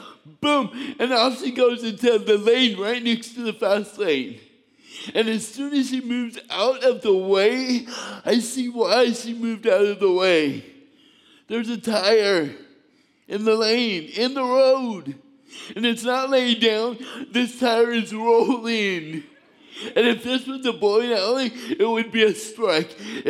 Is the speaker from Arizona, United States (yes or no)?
yes; Phoenix, Arizona, United States; I'm from Phoenix. I know what you're thinking. We're so sorry. You know what though? Phoenix is all beach. It really is. There's just no ocean there.